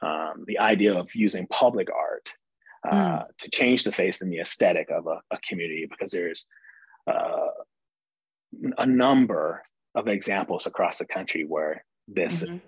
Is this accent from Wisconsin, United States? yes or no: yes; Milwaukee, Wisconsin, United States; I'm from Milwaukee. I'm from the 53206 zip code and spent time in the Washington Park area.